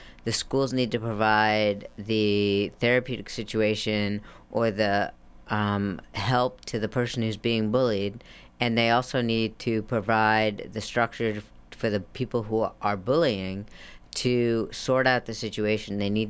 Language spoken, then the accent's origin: English; Salinas, California, United States; Yes, I am. I'm from Salinas.